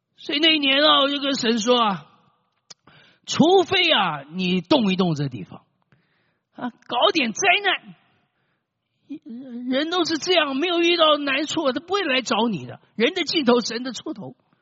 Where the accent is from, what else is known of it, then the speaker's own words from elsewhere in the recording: China; 很多人的外西人看到我们中国人像看到病毒一样